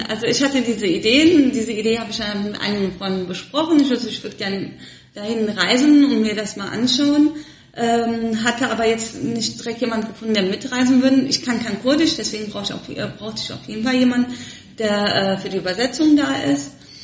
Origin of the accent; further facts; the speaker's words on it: Germany; Ich bin Kurdin, ich bin aber in Deutschland groß geworden, also ich bin in Deutschland geboren. Meine Eltern, also wir kommen aus einer Stadt namens Dersim, was 1938 schon einem Genozid unterführt worden ist.